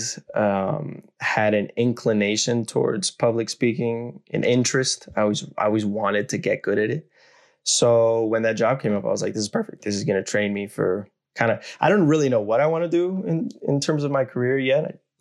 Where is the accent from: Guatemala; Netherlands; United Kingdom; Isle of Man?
Guatemala; also born or lived in Costa Rica / Mexico / United States; I was born in Costa Rica, raised in Guatemala, Mexico, went to the United States.